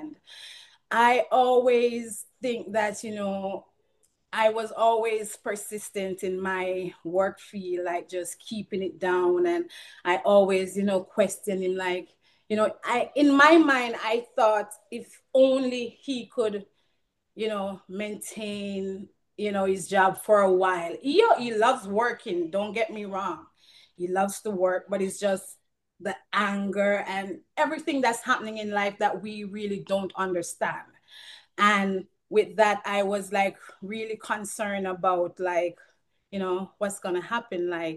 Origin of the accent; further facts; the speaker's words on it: Jamaica; I grew up in Jamaica and with religion and Christianity and everything.